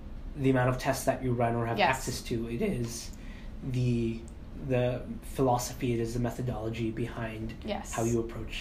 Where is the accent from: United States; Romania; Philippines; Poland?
Philippines; I got to make pork chop because I'm Filipino and pigs